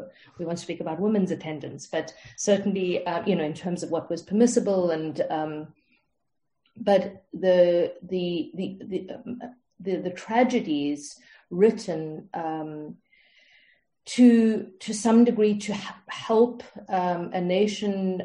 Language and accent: English; South Africa; moved away as an adult; I'm a director, born and raised in South Africa, left in my mid-30s. I'm back often with my family still in South Africa and to create there when I can.